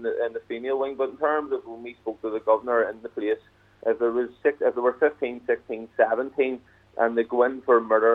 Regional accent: Belfast, Northern Ireland, United Kingdom; As a youth worker growing up in the Shankill in North Belfast

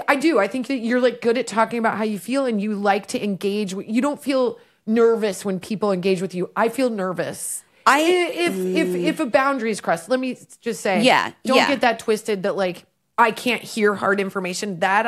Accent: Nebraska, United States; it came up that I was from Nebraska

